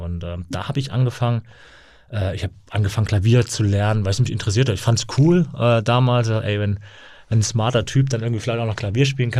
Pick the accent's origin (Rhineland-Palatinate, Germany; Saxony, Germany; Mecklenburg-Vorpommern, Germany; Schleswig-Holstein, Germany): Saxony, Germany; Leipzig; war damals in Leipzig, meiner Heimatstadt, auf einem Sportgymnasium.